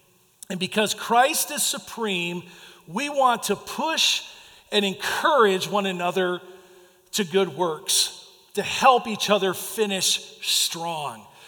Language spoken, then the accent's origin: English; Oswego, Illinois, United States; when I was 17 years of age, growing up in Oswego, Illinois